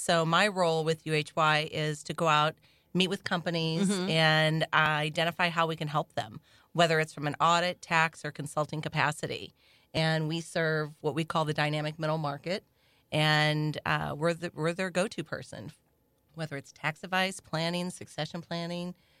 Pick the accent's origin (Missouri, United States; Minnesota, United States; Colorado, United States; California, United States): Missouri, United States; Festus; Now, I grew up in a small town south of St. Louis. I grew up in Festus.